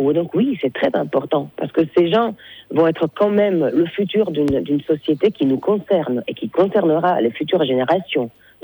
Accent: Turin, Piedmont, Italy; Disons que moi, je suis originaire de Turin.

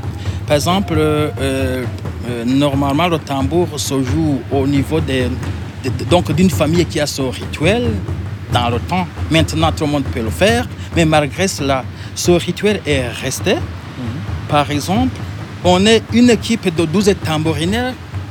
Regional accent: Burundi; Moi, en tant que Burundais, je me dis, je ne sais pas ce que serait le Burundi s'il n'y avait pas le tambour.

